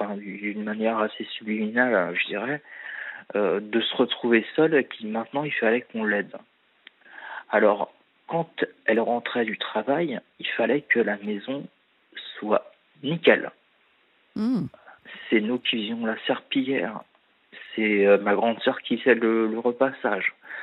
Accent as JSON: {"language": "French", "town": "Fontainebleau", "region": "Île-de-France", "country": "France", "said": "Nous, on est de Fontainebleau, donc c'est une forêt immense."}